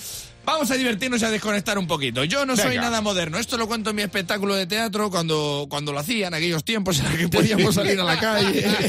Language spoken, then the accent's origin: Spanish; Valladolid, Castile and León, Spain; yo soy de Valladolid y no es que yo no quiera ir a la moda